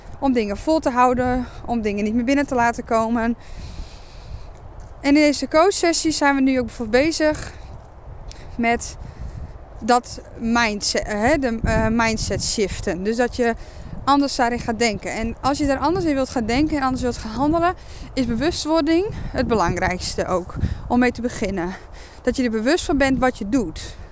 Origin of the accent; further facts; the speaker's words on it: Friesland, Netherlands; En ik ben opgegroeid in Friesland.